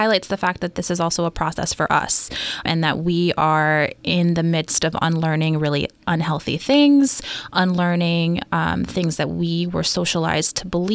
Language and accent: English; Hawaii, United States; I am from Hawaii. Originally, I've been in Maryland working in Howard County for just over 2 years.